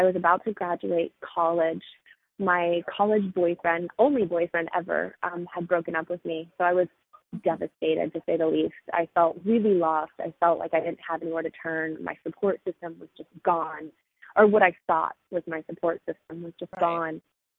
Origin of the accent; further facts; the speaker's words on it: Florida, United States; I am from a little town outside of Orlando, Florida. So essentially Central Florida. One of those towns where you go to school with the same people from kindergarten all the way through high scho